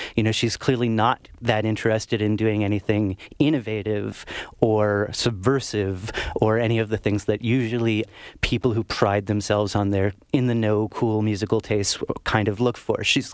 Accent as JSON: {"language": "English", "country": "Canada", "said": "But I think it was also the fact that as a Canadian"}